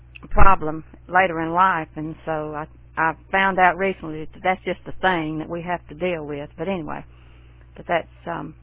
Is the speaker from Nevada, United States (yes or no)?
no; Newton, Mississippi, United States; As a matter of fact, I was born in Meridian, Mississippi, which is about 90 miles east of Jackson, the capital where I live now. And my hometown was Newton, Mississippi